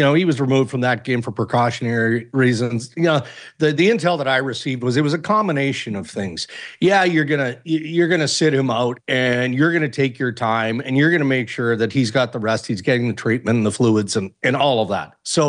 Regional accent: Canada; As a Canadian, I cannot bet against Connor McDavid, Sidney Crosby, and Nathan MacKinnon.

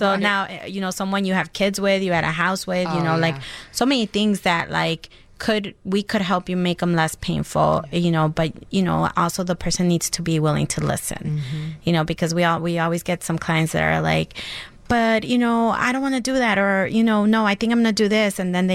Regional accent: Chicago, Illinois, United States; also born or lived in Mexico; I actually grew up here in Chicago. I was born in Mexico, came here when I was like 6 years old, and I've been here ever since. So I grew up in a little village. So I'm a Chicago girl, for sure.

